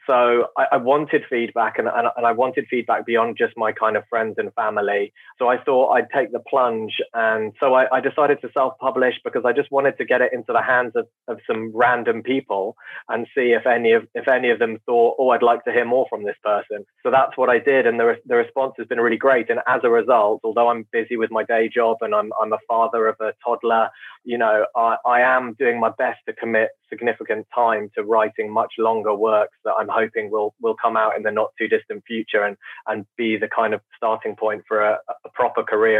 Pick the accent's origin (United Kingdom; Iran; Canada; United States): United Kingdom; I'm very British in that sense, in some ways.